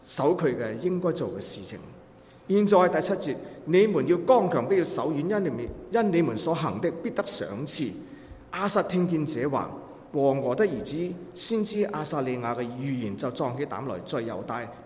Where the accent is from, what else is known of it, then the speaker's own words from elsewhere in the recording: Guangdong, China; 临尾就我们广东人说的不得过世